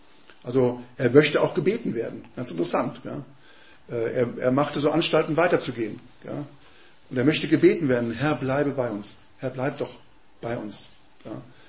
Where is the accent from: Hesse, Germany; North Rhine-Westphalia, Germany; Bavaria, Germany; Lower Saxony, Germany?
Hesse, Germany; Frankfurt; Johann Wolfgang von Goethe, der aus meiner Heimatstadt Frankfurt kommt